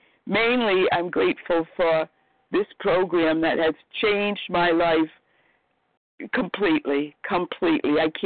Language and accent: English; Boston, Massachusetts, United States; I'm a recovered compulsive overeater, and I'm from the Boston area.